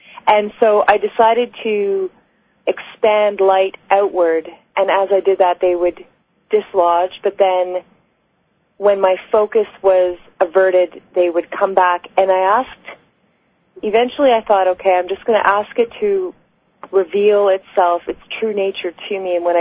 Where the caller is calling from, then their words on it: Canada; I'm calling from Canada.